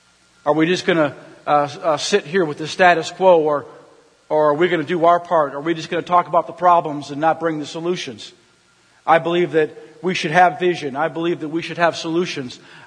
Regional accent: St. Paul, Minnesota, United States; I was from St. Paul, Minnesota, 65% Catholic.

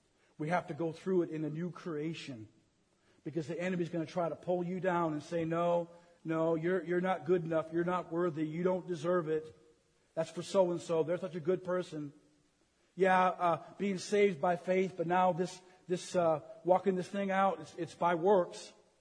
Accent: United States; I'm an American.

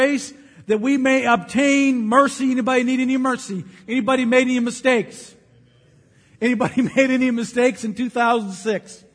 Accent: United States; I'm an American. We don't talk like that. I mean, we can barely even speak English.

